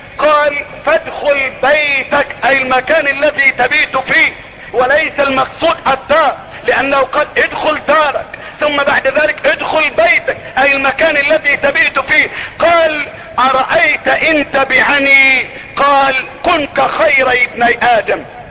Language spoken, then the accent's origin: Arabic; Egypt; بلدتنا مصر